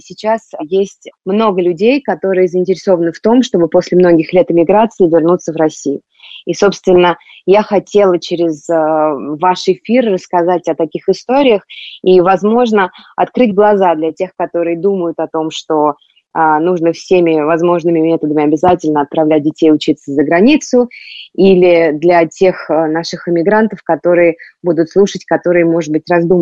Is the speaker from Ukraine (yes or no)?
no; United States; moved away as an adult; now in Russia; Мы вернулись в Россию после долгих лет того, как мы жили за границей. Как вы сказали, я выросла в Америке, меня увезли в Америку маленькой девочкой, а я там закончила образование, создала семью